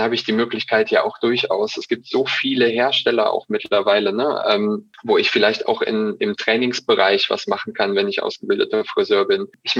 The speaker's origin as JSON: {"language": "German", "region": "North Rhine-Westphalia", "country": "Germany", "lives_now": "Frankfurt, Germany", "said": "Ich komme ursprünglich auch aus dem Kölner Raum"}